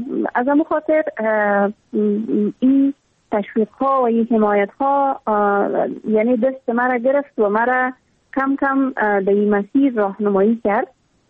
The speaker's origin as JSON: {"language": "Persian", "country": "Afghanistan", "tie": "born or raised there", "said": "ما هم مثل میلیون ها دختر دیگه در دامن جنگ بزرگ شدم و در همون سیاترین سالایی که در تمام ولایت افغانستان در روزهای مکتب برای دخترها بسته بود."}